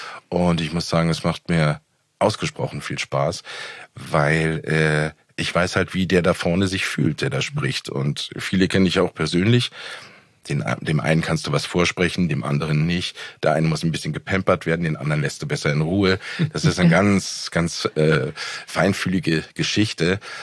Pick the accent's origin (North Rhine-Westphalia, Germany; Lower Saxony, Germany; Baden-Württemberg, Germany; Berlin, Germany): Berlin, Germany; ich bin also in Berlin-Neukölln aufgewachsen und es hat sich schon abgezeichnet, dass das irgendwie so ein bisschen eine krasse Ecke ist. Im Grunde genommen bin ich da gleich um die Ecke aufgewachsen wie Christiane F.